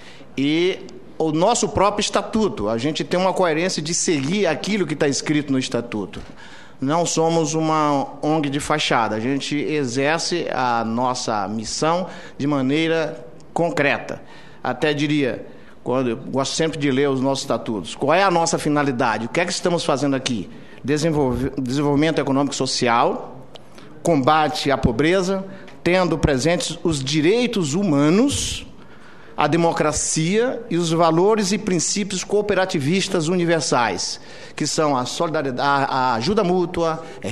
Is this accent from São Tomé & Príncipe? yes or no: no; Bahia, Brazil; now in Brasília, Brazil; sou baiano, moro aqui em Brasília há mais de 20 anos.